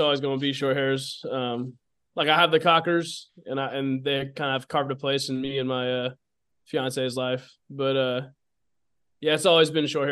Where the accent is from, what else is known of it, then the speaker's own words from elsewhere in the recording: Oakland, California, United States; Well, originally I'm from a quiet little town, Oakland, California. my dad and my uncle were waterfowl guides, at least part-time growing up.